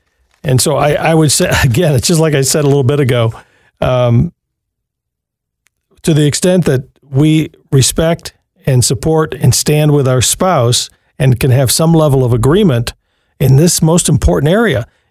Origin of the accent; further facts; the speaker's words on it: Jackson, Michigan, United States; Oh, my hometown. Jackson, indeed.